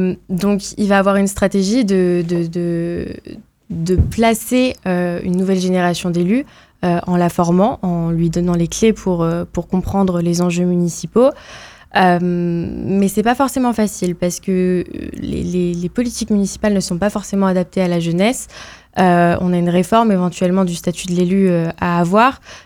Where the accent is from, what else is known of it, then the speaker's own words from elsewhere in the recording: Brittany, France; En revanche, chez nous, en Bretagne, je ne sais pas si on se sent concerné effectivement par cette submersion migratoire.